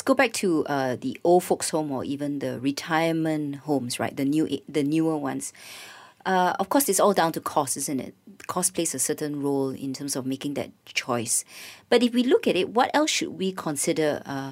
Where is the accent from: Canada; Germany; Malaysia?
Malaysia; Being Malaysian